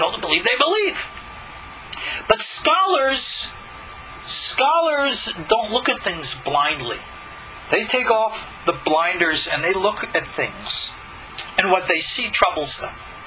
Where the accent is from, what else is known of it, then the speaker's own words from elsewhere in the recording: New York, United States; As a teenager, I was victimized by a terrible evangelical group in my hometown on Long Island.